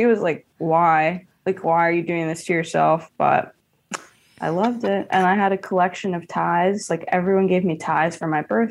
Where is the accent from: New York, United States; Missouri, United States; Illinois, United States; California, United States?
New York, United States; I grew up in Hell's Kitchen till I was 8 and then moved out to Queens.